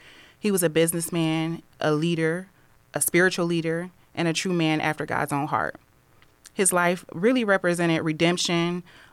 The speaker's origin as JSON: {"language": "English", "town": "Toledo", "region": "Ohio", "country": "United States", "tie": "born or raised there", "said": "I was born right here in Toledo at Toledo Hospital. I was raised on the south side of Toledo. I went to Libby High School, where I started my freshman year and then completed at Perrysburg."}